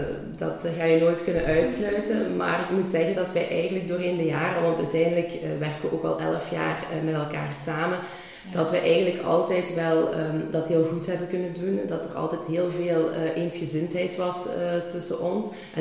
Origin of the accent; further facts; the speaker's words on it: Hasselt, Flanders, Belgium; born there; ik ben 33 jaar, geboren in Hasselt en vandaag ook nog altijd wonende in Hasselt.